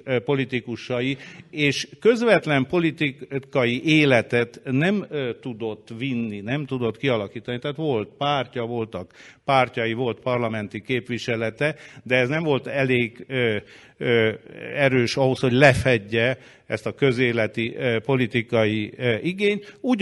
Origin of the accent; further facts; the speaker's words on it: Transylvania, Romania; aki erdélyi vagyok, és Erdélyből jöttem